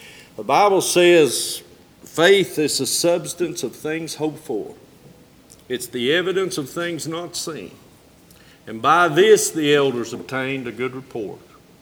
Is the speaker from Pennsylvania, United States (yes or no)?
no; North Carolina, United States; I've got friends that I grew up with in Avery County here that know me in the past